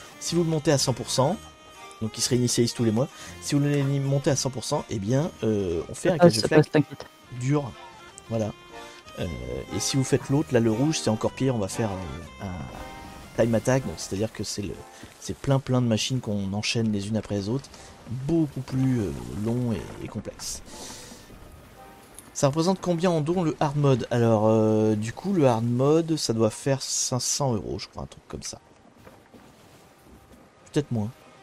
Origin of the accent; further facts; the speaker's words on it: Normandy, France; bah oui, je suis normand.